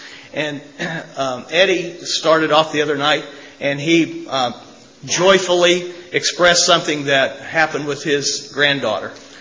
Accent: Indiana, United States; by the way, I'm from Indiana, so that's another one.

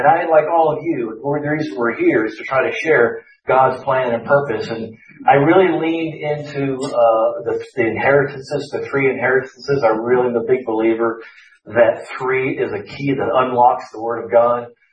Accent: Malibu, California, United States; But as I grew up in Malibu, these were my best friends.

